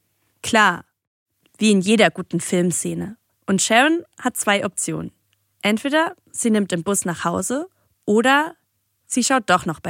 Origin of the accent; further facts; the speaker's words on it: Baden-Württemberg, Germany; now in Berlin, Germany; Das Mädchen aus dem 900-Einwohner-Dorf in Baden-Württemberg, das nach Berlin zieht. Ich wollte schon immer weg. Groß geworden bin ich auf dem Bauernhof meiner Großeltern.